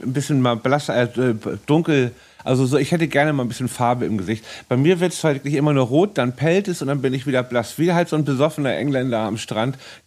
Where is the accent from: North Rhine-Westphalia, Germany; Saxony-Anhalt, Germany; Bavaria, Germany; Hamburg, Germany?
Hamburg, Germany; born there; ich bin ja in Hamburg geboren